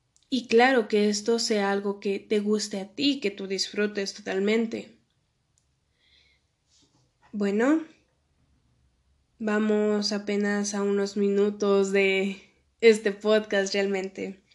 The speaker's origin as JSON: {"language": "Spanish", "town": "Victoria de Durango", "region": "Durango", "country": "Mexico", "said": "Olvidé decir eso, soy mexicana. Soy de Durango, Victoria de Durango. Es un lugar muy bonito, deberían visitarlo."}